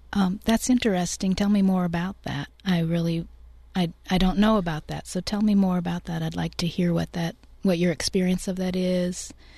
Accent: Oklahoma, United States; Well, I know I grew up in Oklahoma, and so in that particular time when I was growing up

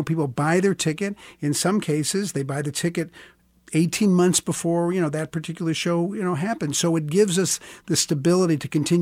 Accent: Prairie Village, Kansas, United States; I grew up in Prairie Village and went to Shawnee Mission East, went away for college.

